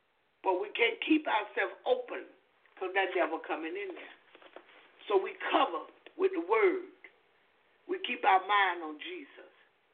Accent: Jacksonville, Florida, United States; In my hometown, Jacksonville, Florida.

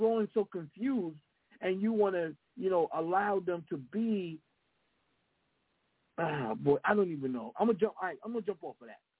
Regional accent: New York, United States; Out here, it's like, you know, I'm from New York

